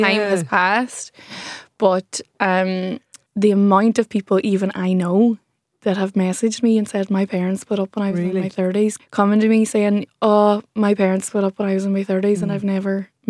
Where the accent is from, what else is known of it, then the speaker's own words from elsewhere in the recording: Derry, Northern Ireland, United Kingdom; we're still in Ireland. So I'm from Derry City and everybody knows everybody.